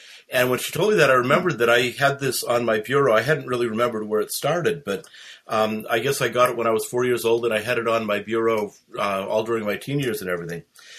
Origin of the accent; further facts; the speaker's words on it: Cape Cod, Massachusetts, United States; Well, I grew up in Cape Cod, Massachusetts. I went to Harwich High School.